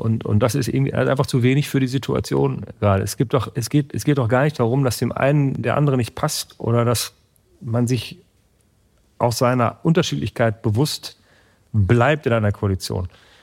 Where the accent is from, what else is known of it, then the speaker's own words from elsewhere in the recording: North Rhine-Westphalia, Germany; das ist der Arbeitsamtbezirk Coesfeld-Borken, wo meine Heimat ist.